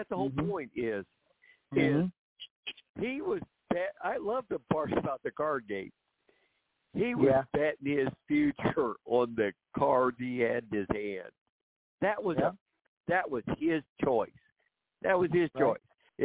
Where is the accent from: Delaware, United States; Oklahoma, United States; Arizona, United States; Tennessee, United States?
Oklahoma, United States; Ponca City; because I come from Ponca City, Oklahoma, and the greatest, all right, one of the great black cowboys of the Old West came from the area I lived in, okay?